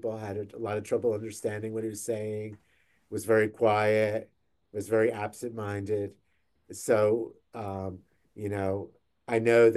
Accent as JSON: {"language": "English", "town": "Philadelphia", "region": "Pennsylvania", "country": "United States", "said": "since I'm a Philadelphian"}